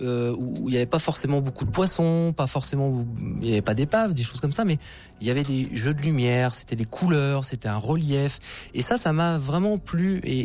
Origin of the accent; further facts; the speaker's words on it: Troyes, Grand Est, France; je suis originaire de Troyes.